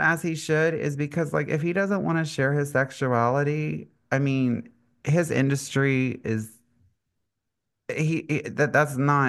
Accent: Charleston, United States; Yes, I grew up on

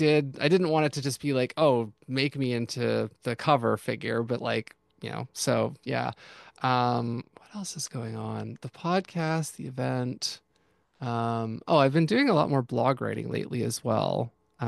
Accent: Canada; I'm a Canadian.

